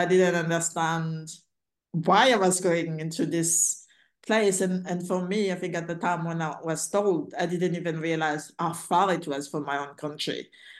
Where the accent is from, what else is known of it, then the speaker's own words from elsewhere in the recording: Madagascar; growing up in Madagascar, just the random missionary in the village